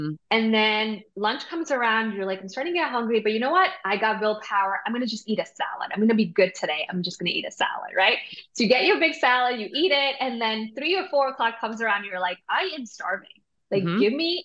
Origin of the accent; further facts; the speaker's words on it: India; growing up in India